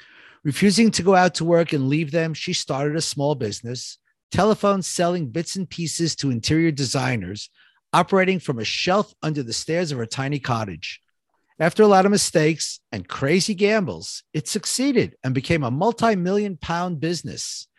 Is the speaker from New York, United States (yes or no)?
yes; New York, United States; I come from New York, you know, we get 3 feet of snow.